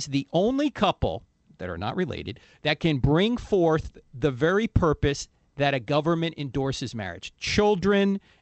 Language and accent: English; New Jersey, United States; Hey, Middlesex, New Jersey. I'm originally from New Jersey.